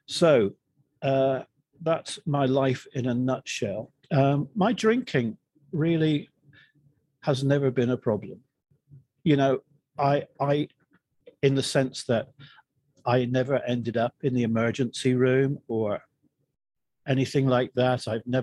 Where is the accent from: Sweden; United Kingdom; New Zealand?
United Kingdom; England; moved away as an adult; now in New Jersey, United States; I'm actually English, British, if you like, living in New Jersey in the United States.